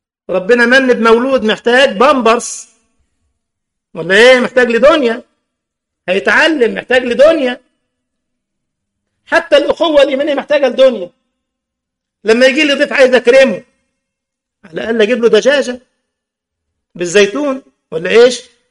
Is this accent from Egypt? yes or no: yes; Egypt; وكان رئيس القضاء عندنا في مصر